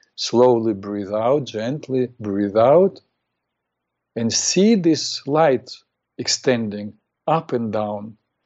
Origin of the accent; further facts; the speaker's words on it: Ukraine; English is a second language; moved away as an adult; So once they learned that I was from the Soviet Union, they tried to talk to me.